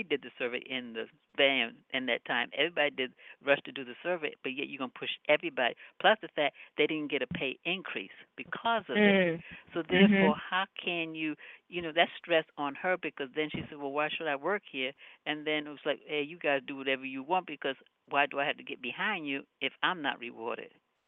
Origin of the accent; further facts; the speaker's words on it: Long Island, New York, United States; You know, I'm from Long Island.